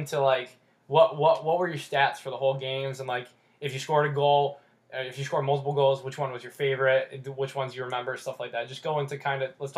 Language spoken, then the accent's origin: English; United States; born there; I was born in the United States, and I'm average at best.